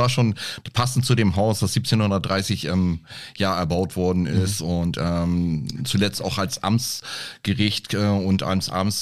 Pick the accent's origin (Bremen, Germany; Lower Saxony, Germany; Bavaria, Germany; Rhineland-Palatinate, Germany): Lower Saxony, Germany; Unterstedt; aus der alten Heimat, wo ich herkomme, Rothenburger Kreis, wo ich geboren worden bin, auch aus Unterstedt halt eben.